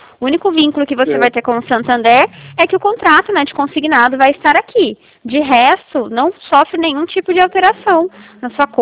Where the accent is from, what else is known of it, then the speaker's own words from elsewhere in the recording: Limeira, São Paulo, Brazil; sou aqui de Limeira.